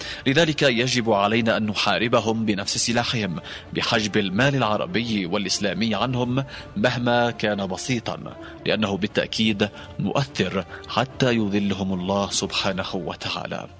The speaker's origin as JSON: {"language": "Arabic", "country": "Yemen", "said": "يجب أن تجتمع كل القوى الوطنية في بلدنا اليمن"}